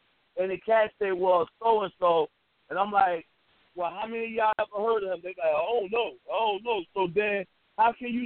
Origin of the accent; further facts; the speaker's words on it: Newark, New Jersey, United States; Like, I'm from Brick City.